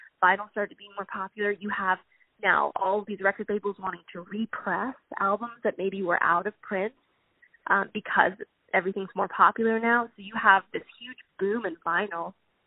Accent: Pennsylvania, United States; I grew up in Central Pennsylvania, and I grew up listening to Motown music

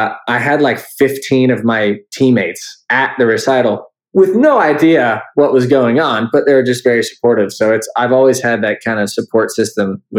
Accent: San Diego, California, United States; I grew up in San Diego, so I was a huge Padres fan.

